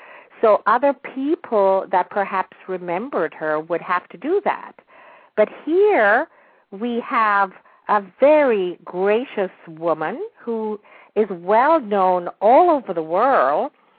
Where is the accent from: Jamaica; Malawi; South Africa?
Jamaica; now in United States; I'm a Jamaican, but I have lived in the United States for almost 50 years.